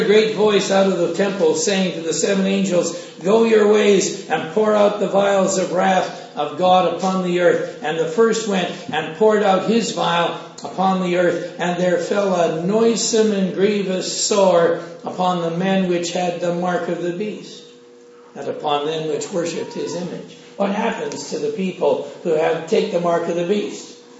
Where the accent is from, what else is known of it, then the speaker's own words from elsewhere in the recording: Scotland, United Kingdom; I'm Scottish.